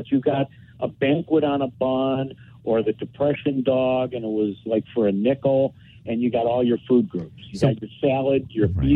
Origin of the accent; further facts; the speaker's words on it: Cleveland, Ohio, United States; Well, I started with them in Cleveland, Ohio. I grew up in Cleveland, and you know, I think having they asked me to move here.